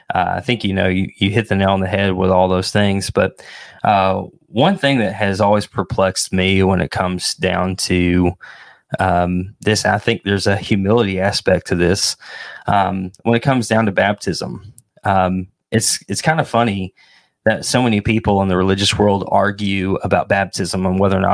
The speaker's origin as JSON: {"language": "English", "region": "the South", "country": "United States", "tie": "born or raised there", "said": "I guess growing up in the South, maybe we need to clarify this."}